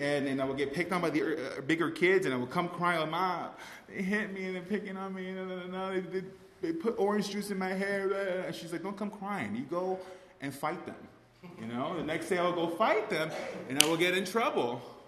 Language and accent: English; Los Angeles, California, United States; born there; in downtown LA, and my mom tells me this story.